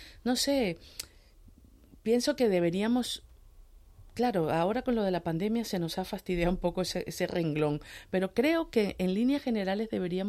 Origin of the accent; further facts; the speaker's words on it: Venezuela; En eso soy muy venezolana, soy muy cariñosa, muy tocona, muy besucona.